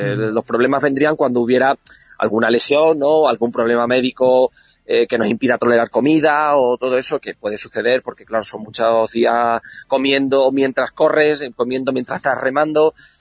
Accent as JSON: {"language": "Spanish", "town": "Guareña", "region": "Extremadura", "country": "Spain", "said": "Y cuando ya la gente se fija por el hecho de que seamos españoles, ya introducimos que somos extremeños y ya me encargo yo de introducir en que soy de Guareña y que que presumo pues de nuestro vino, de nuestro aceite y de nuestros otros muchos virtudes de las que contamos en el pueblo."}